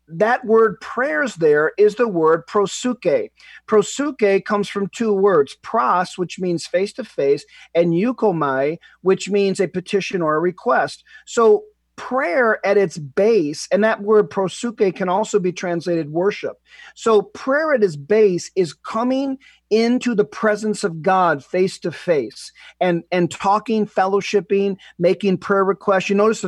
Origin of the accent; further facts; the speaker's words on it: United States; now in Canada; Canada now and we're citizens of Canada, but we're originally from the U.S.